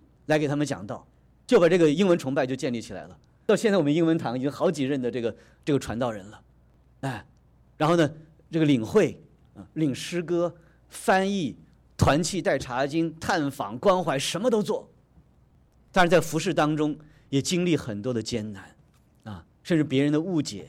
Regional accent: China; 今天我也是大陆来的

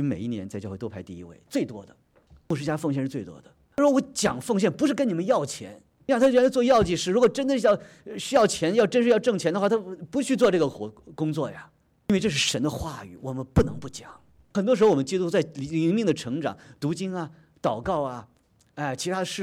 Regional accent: China; 今天我也是大陆来的

